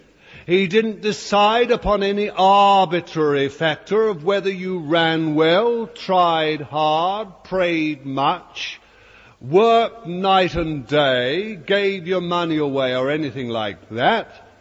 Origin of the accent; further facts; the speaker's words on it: Bethnal Green, London, United Kingdom; born there; I was born in Bethnal Green.